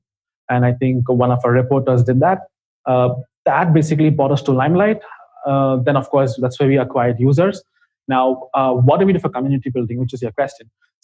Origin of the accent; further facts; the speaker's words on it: India; English is a second language; Because we are from India, and of course, English is not our first language.